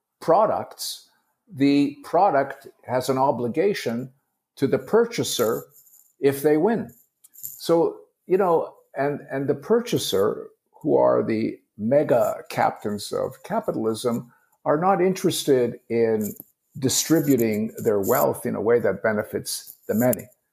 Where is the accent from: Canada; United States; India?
Canada; But I grew up in Canada, so hockey, you know, that's what you do.